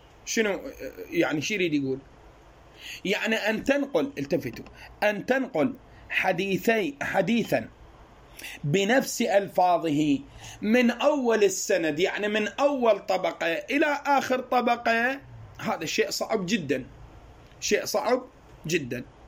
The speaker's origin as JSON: {"language": "Arabic", "country": "Iraq", "said": "هذا الغالب عندنا في العراق"}